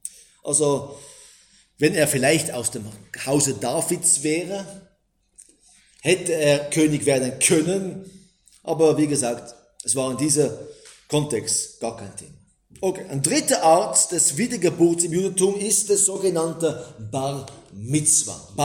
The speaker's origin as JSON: {"language": "German", "country": "Israel", "tie": "born or raised there", "said": "ich bin ja selber in Israel aufgewachsen und viele, die in meinem Status in Israel hatten, wir sind ja als Christen in Israel aufgewachsen."}